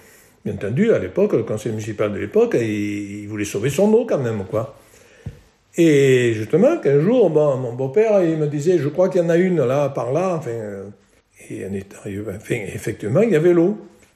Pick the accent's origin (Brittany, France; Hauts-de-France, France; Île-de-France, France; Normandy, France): Hauts-de-France, France; Assis-sur-Serre; born there; Je suis né à Assis-sur-Serre, dans le département de l'Aisne, le 8 octobre 1946.